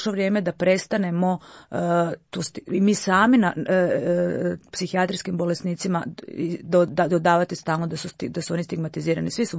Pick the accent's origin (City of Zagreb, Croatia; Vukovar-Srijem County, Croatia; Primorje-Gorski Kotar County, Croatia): Vukovar-Srijem County, Croatia; Vinkovci; recimo ja sam iz Vinkovaca. Meni svaki tjedan dolazi netko iz Vinkovaca, jel zna da sam ja iz Vinkovaca